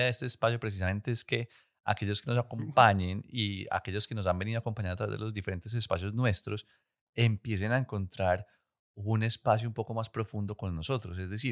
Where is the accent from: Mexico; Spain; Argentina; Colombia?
Colombia; Medellín, Antioquia; yo soy un hombre de 35 años, soy de Medellín, Antioquia, colombiano. Nací en el seno de una familia compuesta por mamá, papá y hermano mayor. Todos acá en Medellín.